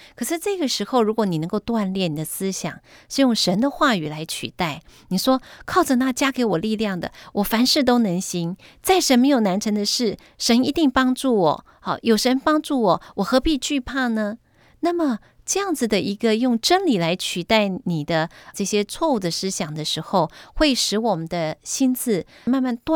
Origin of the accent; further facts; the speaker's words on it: China; 其实呢，我们中国人讲说，不经一事不长一智